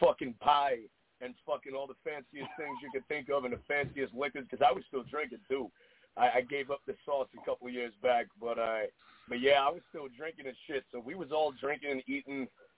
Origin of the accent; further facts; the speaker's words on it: New York, United States; also born or lived in Long Island; I was born on Long Island, grew up all over the five boroughs in upstate New York.